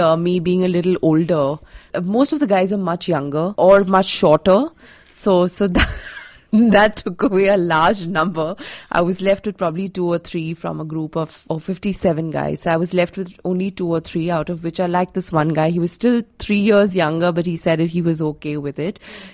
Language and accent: English; Pune, Maharashtra, India; I'm from Pune. I have specially come down for this meet